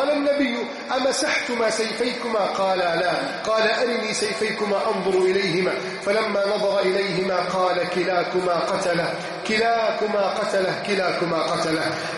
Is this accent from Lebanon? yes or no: no; Egypt; بلدنا مصر